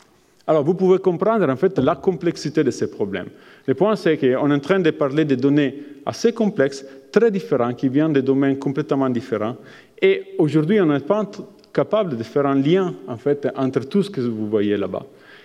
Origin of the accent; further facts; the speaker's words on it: Provence-Alpes-Côte d'Azur, France; Je viens de la Côte d'Azur.